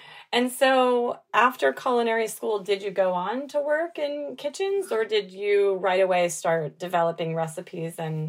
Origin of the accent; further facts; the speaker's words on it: Dallas, Texas, United States; I grew up in Dallas, so a lot of similarity there too in terms of the type of food that I was getting served and helping to cook.